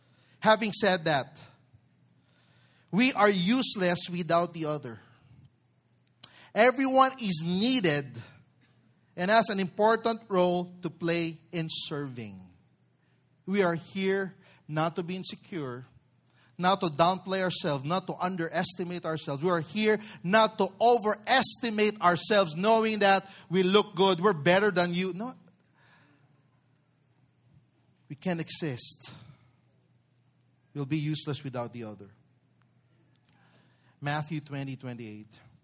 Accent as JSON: {"language": "English", "town": "Del Monte", "region": "Metro Manila", "country": "Philippines", "tie": "born or raised there", "said": "the place where I grew up in Del Monte, we were just near Bread of Life Church."}